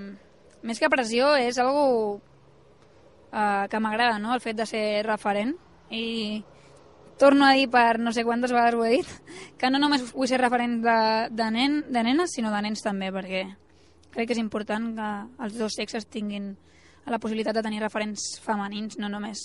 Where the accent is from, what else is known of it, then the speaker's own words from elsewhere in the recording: Sant Pere de Ribes, Catalonia, Spain; Jo visc a Ribes, al meu poble de sempre